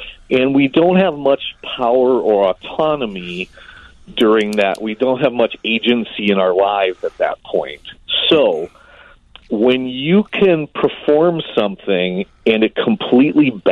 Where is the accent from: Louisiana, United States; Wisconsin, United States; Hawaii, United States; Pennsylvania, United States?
Wisconsin, United States; Milwaukee; Doing like summer programs for kids. It was Milwaukee.